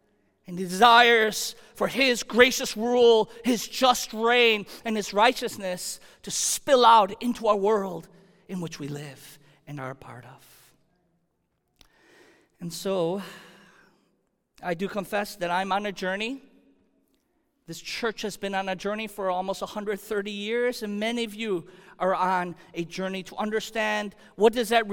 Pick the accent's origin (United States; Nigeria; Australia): United States; Chicago, Illinois; now in Connecticut, United States; Okay, I grew up in the suburbs of Chicago